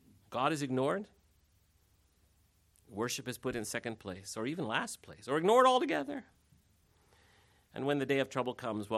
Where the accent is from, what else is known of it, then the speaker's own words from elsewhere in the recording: Iowa, United States; the home that I grew up in Iowa.